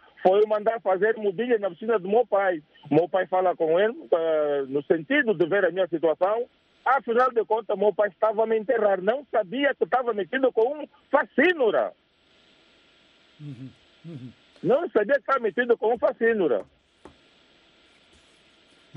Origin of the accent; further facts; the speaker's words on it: Angola; nós crescemos juntos na Terra Nova